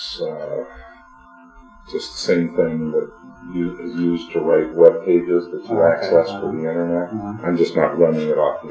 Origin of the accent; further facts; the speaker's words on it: New Jersey, United States; These were the years I was growing up in New Jersey.